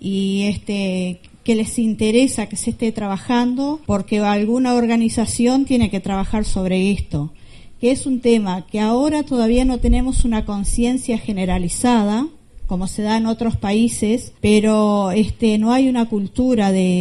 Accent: Colonia Gestido, Salto, Uruguay; soy del departamento de Salto, de la zona rural. Tenemos un grupo de productores que estamos trabajando con la red de Semilla, que no pudieron estar en esta oportunidad. Somos de Colonia Gestido, una localidad al norte

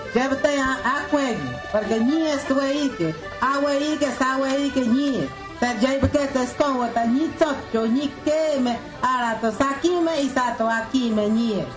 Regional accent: Talamanca, Limón, Costa Rica; Yo soy de Talamanca … yo vivo en la comunidad Arenal.

